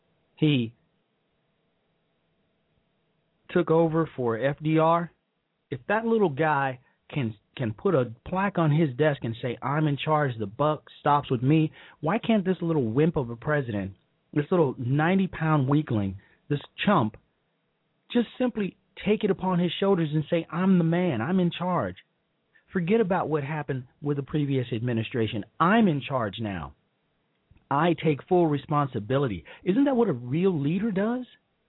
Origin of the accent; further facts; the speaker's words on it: Chicago, Illinois, United States; He is from Chicago. He is a native of my hometown.